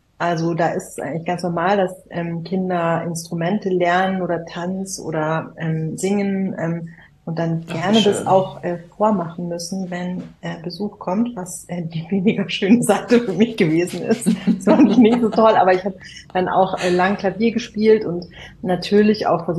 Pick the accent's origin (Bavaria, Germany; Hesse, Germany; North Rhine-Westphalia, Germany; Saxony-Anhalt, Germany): Bavaria, Germany; Munich; ich komme aus München, aber mein Papa kam, der ist leider schon verstorben, aus Indien